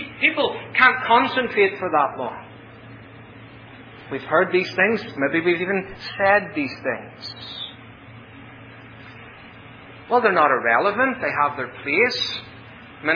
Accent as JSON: {"language": "English", "region": "Northern Ireland", "country": "United Kingdom", "accent": "Ulster", "said": "Children, are you coming to hear my beautiful Ulster accent?"}